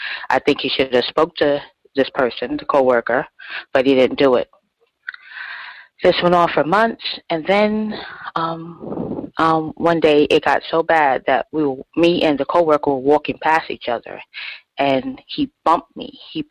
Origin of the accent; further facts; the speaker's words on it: New York, United States; I'm from New York, and my workplace racism experience has left me sad, hopeless